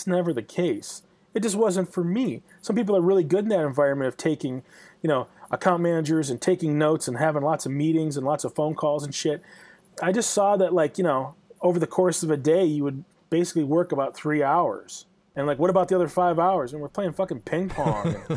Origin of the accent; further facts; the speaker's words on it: Midwest, United States; I'm from the Midwest and you plan and you worry and you freak out. And then, you know, worrying is an art form where I'm from, you know?